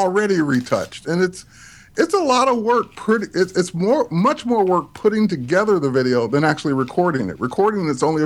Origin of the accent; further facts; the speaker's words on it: Detroit, Michigan, United States; I grew up in Detroit, and once I turned 21, 22, I moved out to the suburbs of Detroit. So Southfield, Troy, Detroit.